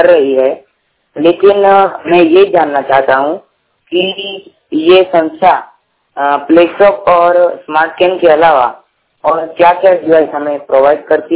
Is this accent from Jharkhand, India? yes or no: no; Surat, Gujarat, India; और मैं सूरत का रहने वाला हूँ।